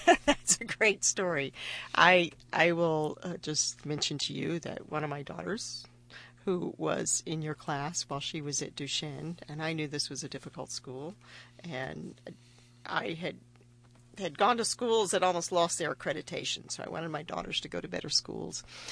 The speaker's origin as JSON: {"language": "English", "town": "Rio Grande City", "region": "Texas", "country": "United States", "tie": "born or raised there", "said": "So we grew up in Rio Grande City, and it was in the middle of nowhere, and we had no idea what pizza was."}